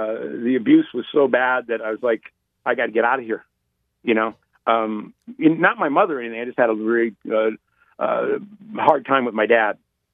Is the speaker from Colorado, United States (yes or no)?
no; Detroit, Michigan, United States; now in California, United States; no, I actually live in California, but I'm from Detroit.